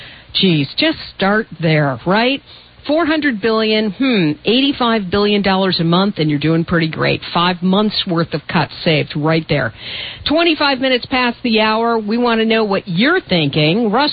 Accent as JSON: {"language": "English", "town": "Chicago", "region": "Illinois", "country": "United States", "tie": "born or raised there", "said": "So in Chicago, my hometown, one of the things that the government has done is they keep selling assets."}